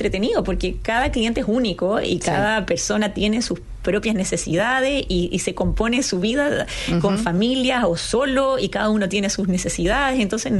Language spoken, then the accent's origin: Spanish; Chile; now in Valencia, Spain; Bueno, junto a mi familia nos trasladamos efectivamente de Chile a vivir en este caso a Valencia, aquí en España.